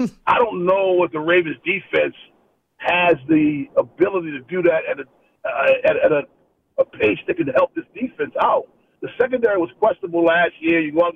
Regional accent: Baltimore, Maryland, United States; also born or lived in South Carolina; I grew up in Baltimore, but I spent 7 years in South Carolina.

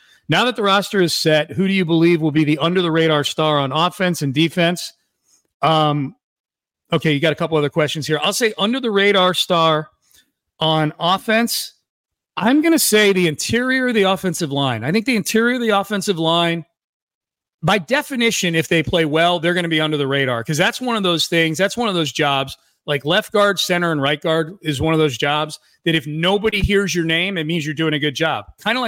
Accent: Pittsburgh, Pennsylvania, United States; born there; also born or lived in Connecticut; And I was a Pittsburgh Steeler fan, actually, when I was a kid because I was born in Pittsburgh.

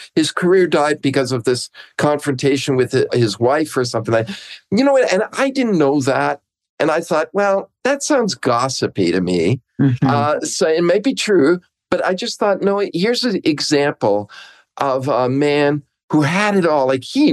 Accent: Canada; But I'm also Canadian.

